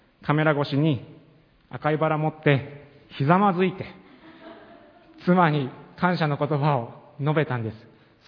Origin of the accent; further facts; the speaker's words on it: Tochigi, Japan; 地方から、栃木県から来たので、東京で警戒してるんでしょと言われるんですが、違うんです。